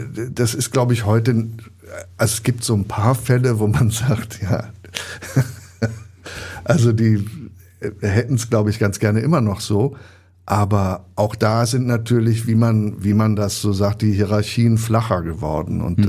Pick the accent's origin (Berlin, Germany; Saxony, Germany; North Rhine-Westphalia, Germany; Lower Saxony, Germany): North Rhine-Westphalia, Germany; Bonn; ich bin ja in Bonn aufgewachsen, was damals Hauptstadt war.